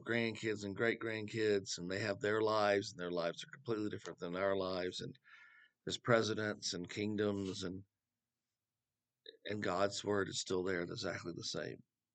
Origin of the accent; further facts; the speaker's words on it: the South, United States; The first thing I noticed when I got here, because I'm from the South, the first thing I noticed when I got here is that it's not green.